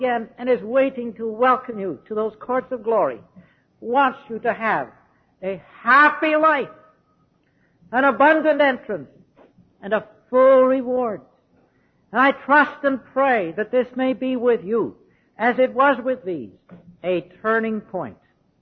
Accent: Canada

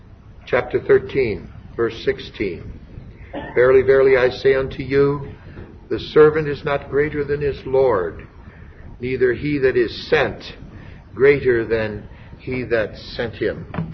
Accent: Wilmette, Illinois, United States; I know something about it because I was raised in Wilmette, Illinois

